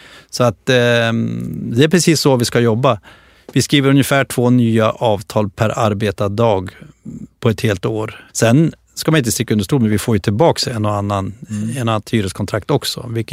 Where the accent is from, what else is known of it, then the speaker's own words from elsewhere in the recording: Östersund, Jämtland County, Sweden; det som är skönt där jag kommer från Östersund, Åretrakten, det är att vi har vår 5:e säsong nu.